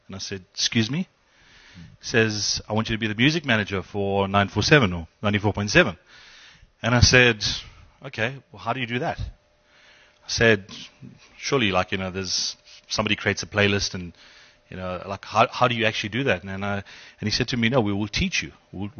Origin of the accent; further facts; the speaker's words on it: Durban, KwaZulu-Natal, South Africa; moved away as an adult; now in Johannesburg, South Africa; When I came to Joburg from Durban in 97